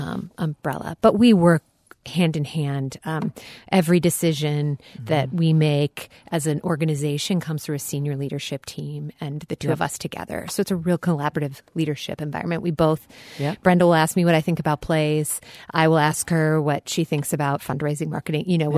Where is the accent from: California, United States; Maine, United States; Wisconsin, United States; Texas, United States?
Wisconsin, United States; Platteville; I grew up in Platteville.